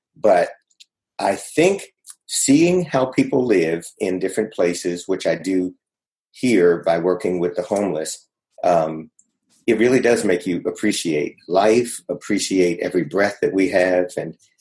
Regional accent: Maryland, United States; Sure. Yeah, I grew up in Maryland. I was one of eight kids.

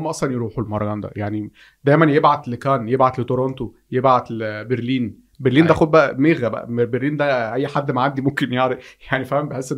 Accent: Egypt; في مهرجانات عندنا في مصر احترام 0%

